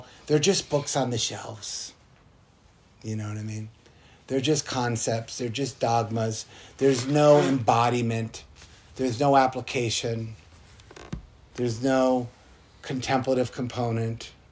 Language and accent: English; New England, United States; I like to use the story because I'm from New England and I love New England maple syrup.